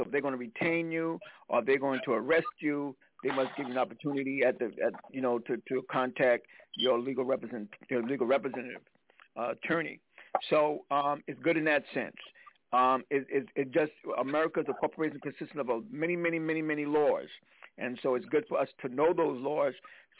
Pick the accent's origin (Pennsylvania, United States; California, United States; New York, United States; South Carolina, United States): South Carolina, United States; Now, I'm from South Carolina. Everybody know I'm a sharecropper, son from South Carolina.